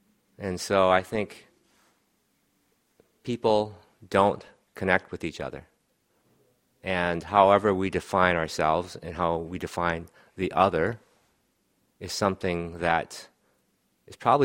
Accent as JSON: {"language": "English", "region": "Minnesota", "country": "United States", "tie": "born or raised there", "said": "I'm a Minnesotan. I was born and raised in Minnesota."}